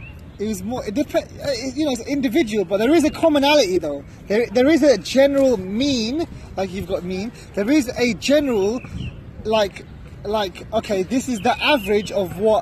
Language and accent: English; United Kingdom; No, I'm not English. Though. That's one thing